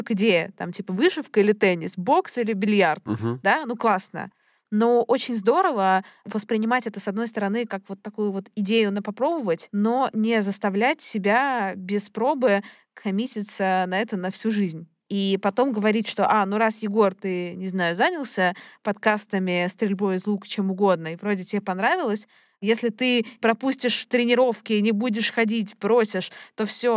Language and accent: Russian; Russia; в России я, с одной стороны, я там, ну, я даже не россиянка уже, да, ну, там, русская, тоже меня русской назвать, ну, условно, да, да, условно я русская.